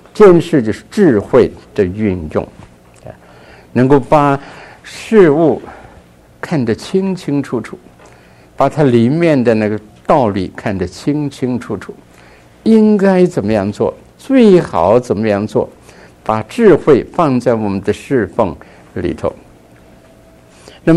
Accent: China; 我们中国人这个从前君主制度的时代，那些臣民向君主是愚忠啊

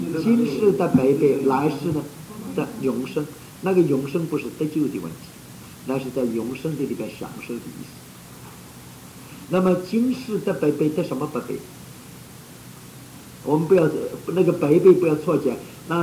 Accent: China; 我中国人因为他这个过去传统，说我们中国人中国的哲学

